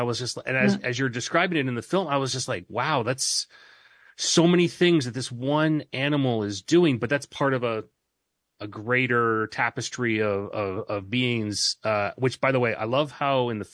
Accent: Newfoundland and Labrador, Canada; because like I'm from Newfoundland originally, and I like my family hunts elk and moose

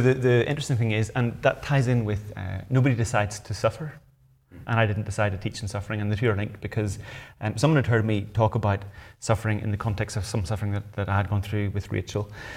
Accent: Northern Ireland, United Kingdom; Yes, so I grew up in Northern Ireland near Belfast. My parents were Christians, my big brother was a Christian

